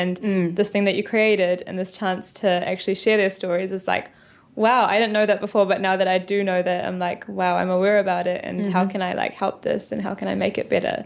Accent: Chennai, Tamil Nadu, India; I'm actually from Chennai, in India.

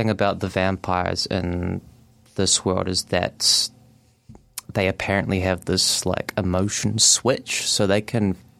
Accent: Dunedin, Otago, New Zealand; I'm from Dunedin, born and raised

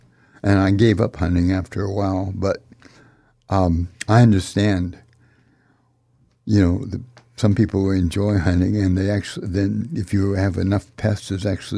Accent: Sierra Nevada, United States; When I was a young person, I grew up in the United States in the Sierra Nevada mountains.

